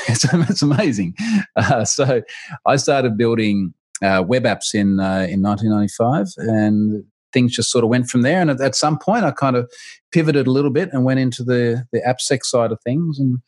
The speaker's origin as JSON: {"language": "English", "country": "Australia", "said": "I think you said I'm Australian. People can probably hear that."}